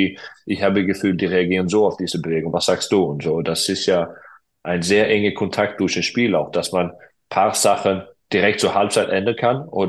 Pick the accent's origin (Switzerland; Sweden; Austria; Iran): Sweden; Also ich als Schwede